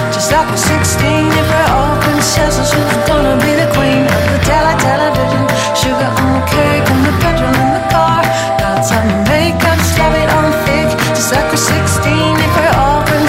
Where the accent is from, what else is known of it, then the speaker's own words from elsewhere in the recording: Melbourne, Victoria, Australia; Offspring is filmed in my hometown in Melbourne